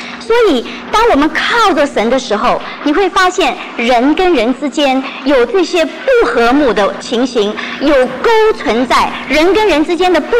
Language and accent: Chinese; China; 甚至还有一种观念，就是说我们中国人就要三代同堂，我们一定要三代同堂。